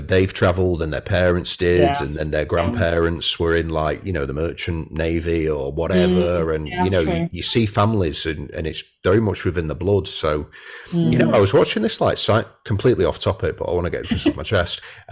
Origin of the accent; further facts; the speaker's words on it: Wigan, North West England, United Kingdom; I'm from Wigan, so it's horrible.